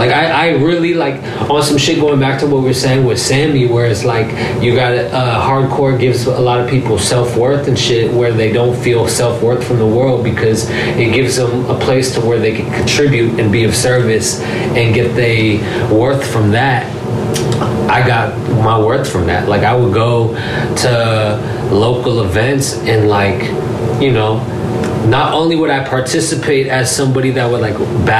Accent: California, United States; also born or lived in Los Angeles; Like, I am from the Bay and LA, and I'm very, very proud to have that Bay aspect in the equation.

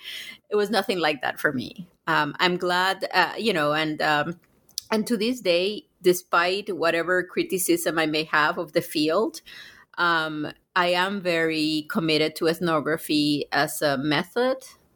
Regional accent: Puerto Rico; why I grew up in Puerto Rico thinking of Puerto Rican nationalism as something so incredibly positive

